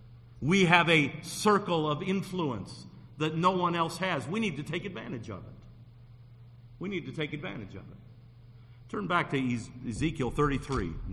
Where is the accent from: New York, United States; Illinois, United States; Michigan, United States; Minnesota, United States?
Michigan, United States; I was a Wolverine from Michigan